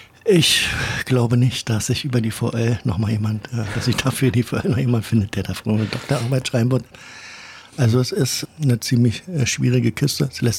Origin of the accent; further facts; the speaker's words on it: Brandenburg an der Havel, Brandenburg, Germany; born there; now in Berlin, Germany; Ich wohne ja in Berlin. Ich habe ja zum Land Brandenburg eine besonders enge Beziehung, weil ich geboren bin in Brandenburg an der Havel im Jahre 1949.